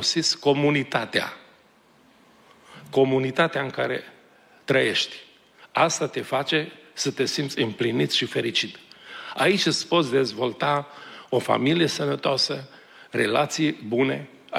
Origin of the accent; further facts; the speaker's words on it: Romania; E bine, dar noi suntem români, de politică se ocupă politicienii